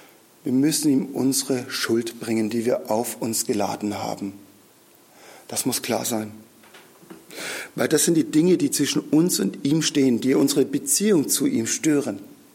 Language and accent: German; Baden-Württemberg, Germany; Bei uns in Schwaben sagt man, der glaubt nicht recht.